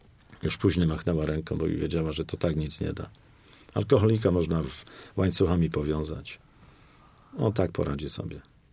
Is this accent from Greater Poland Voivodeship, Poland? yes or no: yes; Poznań, Greater Poland Voivodeship, Poland; Ja jestem poznaniakiem przecież.